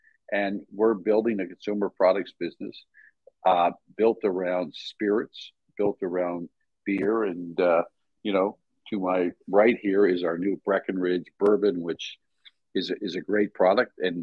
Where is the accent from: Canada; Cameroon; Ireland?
Canada; Nova Scotia; now in New York City, United States; I'm in New York City today and it is about 19 degrees. I grew up in Canada and Nova Scotia.